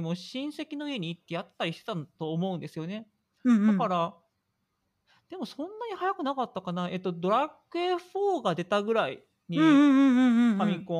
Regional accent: Osaka, Japan; accent: Osaka dialect; どうしようかな。大阪生まれ大阪育ちで、まあ、アクセントから分かると思うんですけど、まだ大阪弁が残っていて、1984年生まれなんです。なので今年で37歳になります。

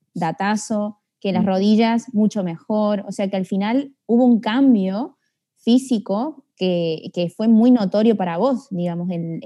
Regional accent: Argentina; sos de Argentina como yo

